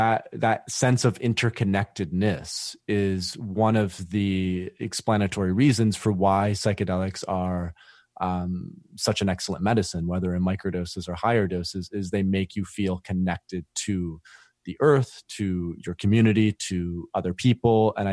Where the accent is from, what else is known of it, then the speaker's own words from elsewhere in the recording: Michigan, United States; And basically, I'm originally from West Michigan.